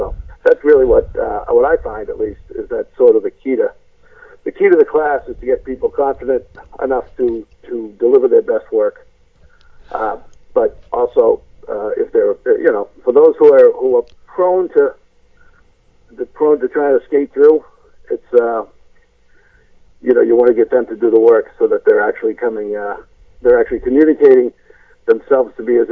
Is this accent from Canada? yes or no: no; Beverly, United States; I grew up in Beverly.